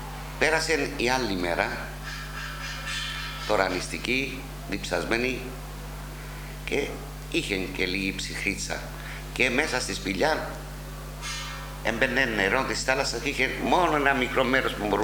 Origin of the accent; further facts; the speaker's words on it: Kyrenia District, Cyprus; Εγώ, επειδή ήμουν από το Πέλαβες της Κρίνιας, ήξερα αρκετές περιοχές.